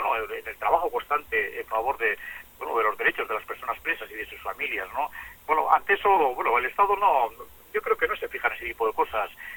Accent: Basque Country, Spain

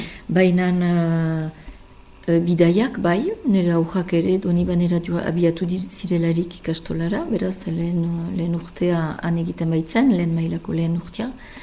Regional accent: Ascain, Nouvelle-Aquitaine, France; Azkainen berian, nire kasuan behintzat, nire herrian ari baina izlanean

